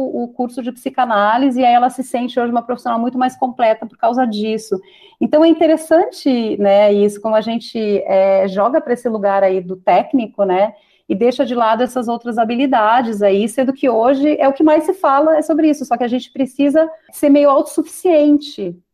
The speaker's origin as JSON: {"language": "Portuguese", "region": "Rio Grande do Sul", "country": "Brazil", "accent": "gaúcho", "lives_now": "São Paulo, Brazil", "said": "Eu moro aqui há 13 anos, sou gaúcha, de repente já deu para ver pelo sotaque, cheguei aqui."}